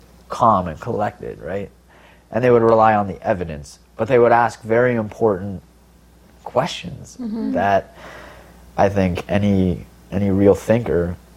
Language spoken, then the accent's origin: English; Toronto, Ontario, Canada; also born or lived in Innisfil; I didn't grow up in a Christian home, but from a young age, we grew up in Toronto, Hector Avenue, Christie Pitts area, Bloor and Christie.